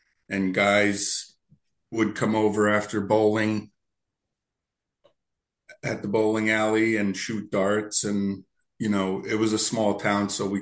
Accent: Berwick, Pennsylvania, United States; also born or lived in Lancaster; 1966, Lancaster, Pennsylvania. We moved to my dad's hometown of Berwick about 3 months later. So I grew up in Berwick, Pennsylvania, a little s steel town. In, near the coal region in Pennsylvania, Susquehanna Valley. Roman Catholic kid, altar boy.

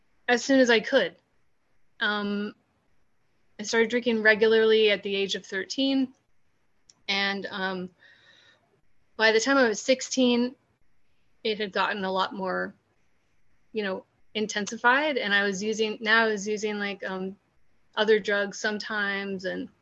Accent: California, United States; And so I'm from California originally, so Southern California.

